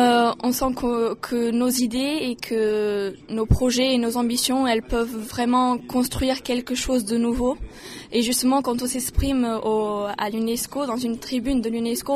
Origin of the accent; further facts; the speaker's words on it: Porto, Porto District, Portugal; je suis portugaise. Je vais au lycée français international de Porto et j'ai 15 ans.